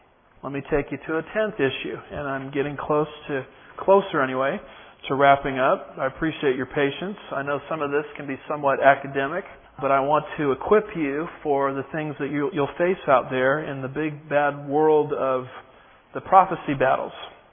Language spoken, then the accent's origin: English; Texas, United States; In my home state of Texas, we have two great cities. We have Houston and we have Dallas.